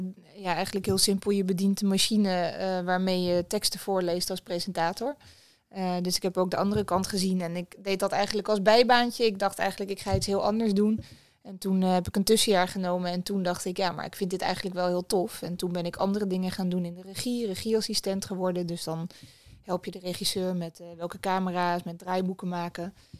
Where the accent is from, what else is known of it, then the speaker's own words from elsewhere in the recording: Hilversum, North Holland, Netherlands; also born or lived in Kortenhoef; Ik ben opgegroeid in de omgeving Hilversum. Met mijn vader woonde ik in Hilversum, met mijn moeder in Kortehoef, een dorpje ernaast. Dus daar ben ik opgegroeid en toen ben ik rond mijn 18e, 19e ben ik naar Amsterdam vertrokken. En daar heb ik tot een jaar geleden gewoond en nu woon ik in Amersfoort.